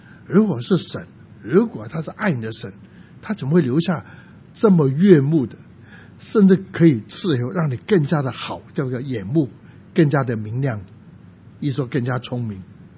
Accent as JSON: {"language": "Chinese", "region": "Guangdong", "country": "China", "said": "这个话我们广东人更加清楚"}